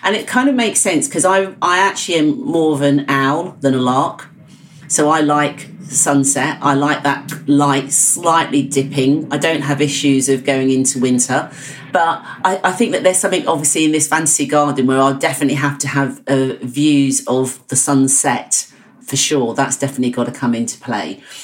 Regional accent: East of England, United Kingdom; I was brought up in Hertfordshire, which is Greenbelt.

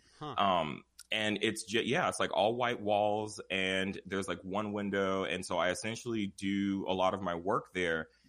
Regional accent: Pacoima, California, United States; growing up in Pacoima, it's very small, you know, and it's not a lot of people here.

